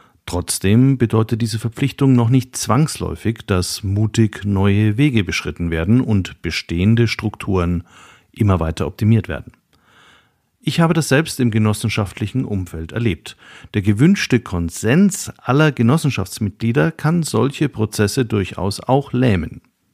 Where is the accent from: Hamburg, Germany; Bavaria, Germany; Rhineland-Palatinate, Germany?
Bavaria, Germany; Nuremberg; born there; Ich bin in Nürnberg geboren